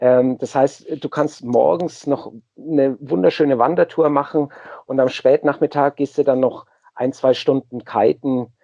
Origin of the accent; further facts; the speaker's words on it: Munich, Bavaria, Germany; als Münchner ist mir das einfach zu überlaufen.